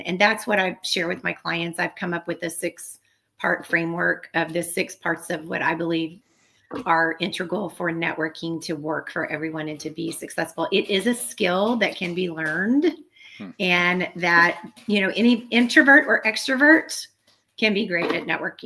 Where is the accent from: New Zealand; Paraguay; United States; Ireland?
United States; Abilene, Texas; now in Houston, United States; We moved here directly from East Texas, but we were only there about a year. I grew up in West Texas in the Abilene area.